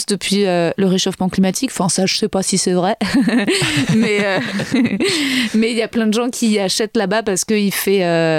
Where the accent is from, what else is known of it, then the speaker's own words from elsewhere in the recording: Brittany, France; Moi, à la base, je viens de Bretagne. Enfin, j'ai un quart breton et je passe souvent du temps en Bretagne.